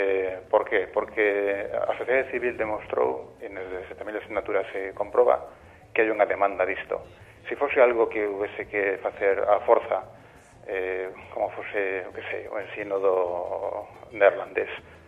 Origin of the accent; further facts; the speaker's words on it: Galicia, Spain; a verdade é que un como galego se pregunta